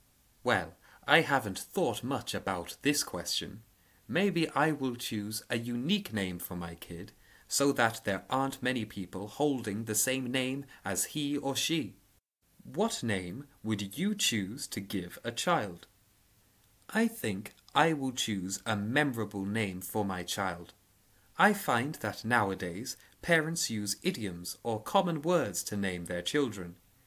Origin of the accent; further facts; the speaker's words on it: China; in my hometown, Xiao Tong is a very common name, but I don't see it in other places. This is because China is very big